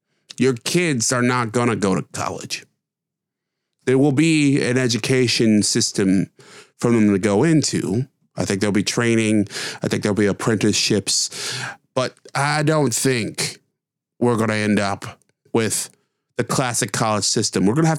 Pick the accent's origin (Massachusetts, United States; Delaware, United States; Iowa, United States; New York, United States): New York, United States; and my home state, where I sit right now, New York.